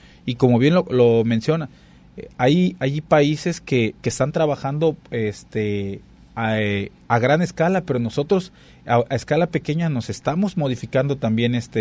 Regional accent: Acapulco, Guerrero, Mexico; yo, como lo sabes, Bart, soy de Acapulco

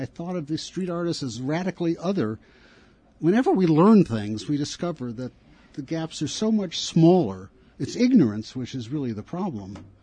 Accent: Wisconsin, United States; I grew up in the Midwest, actually.

